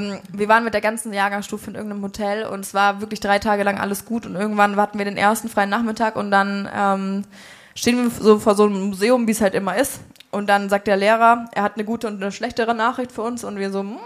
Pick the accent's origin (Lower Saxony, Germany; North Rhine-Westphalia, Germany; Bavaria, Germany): Bavaria, Germany; Spalt; Wir haben, das ist mein Heimatort und wir haben eine eigene Brauerei, da kann man schon ein bisschen stolz drauf sein.